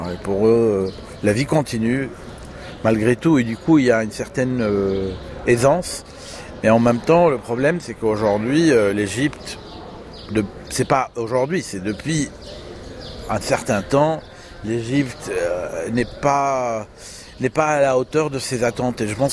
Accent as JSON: {"language": "French", "country": "Hong Kong", "said": "Oui, je viens de Hong Kong et à Hong Kong, il y a quand même un des quartiers les plus peuplés du monde"}